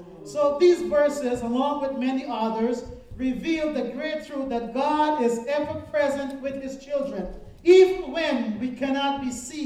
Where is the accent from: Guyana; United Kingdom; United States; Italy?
Guyana; I grew up in Guyana, so we didn't get spanked. We got the daylights beaten out of us.